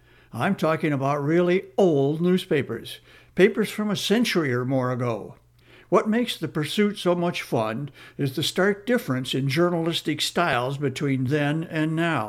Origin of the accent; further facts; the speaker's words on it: Sycamore, Ohio, United States; also born or lived in Tiffin; I remember delivering the Tiffin paper when I was a kid growing up in nearby Sycamore.